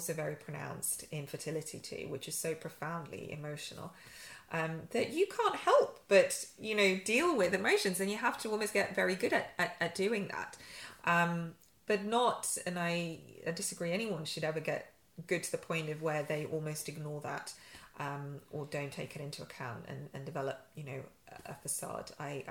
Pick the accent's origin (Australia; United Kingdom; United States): United Kingdom; Yorkshire and the Humber; now in London, United Kingdom; though I live in a big city like London, I do pine, you know, I'm a Yorkshire girl. I grew up in Yorkshire.